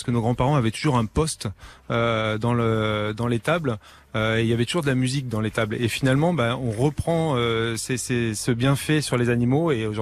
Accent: Vendôme, Centre-Val de Loire, France; born there; je suis surtout issu d'une famille agricole. Et quand je suis revenu dans ma région natale, puisque je suis né à Vendôme

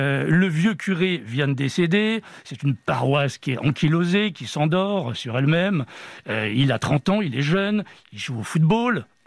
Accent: Nancy, Grand Est, France; moi je suis de Meurthe-et-Mosellan, je suis d'origine nancéenne.

